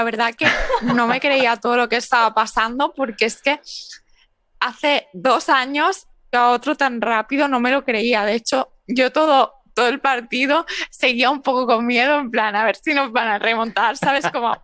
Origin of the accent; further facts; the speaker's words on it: Barcelona, Catalonia, Spain; Bueno, la verdad que yo soy de Barcelona